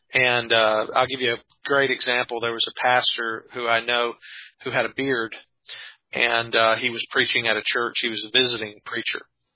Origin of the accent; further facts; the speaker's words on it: the South, United States; Well, that's because we're both from the South.